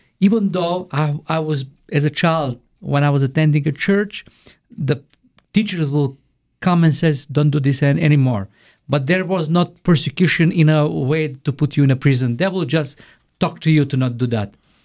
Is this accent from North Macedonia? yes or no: yes; North Macedonia; English is a second language; In the year 2006, we moved to Macedonia. I am born in Macedonia. I'm originally from Macedonia, and then we planted a church in the small town of Strumica.